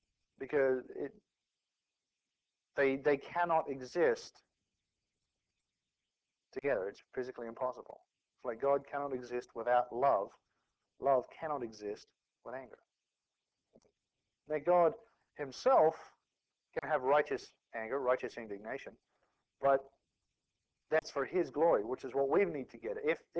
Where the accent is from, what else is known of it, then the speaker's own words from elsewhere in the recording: Australia; also born or lived in New Zealand; now in United States; I was born in New Zealand, but I spent most of my life growing up in Australia.